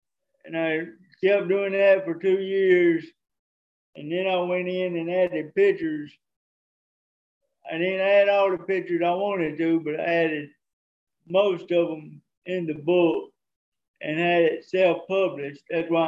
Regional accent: Tuscaloosa, Alabama, United States; from Tuscaloosa, Alabama.

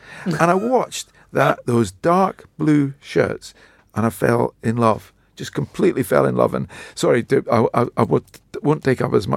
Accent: Dundee, Scotland, United Kingdom; Was my hometown. So I grew up in Dundee

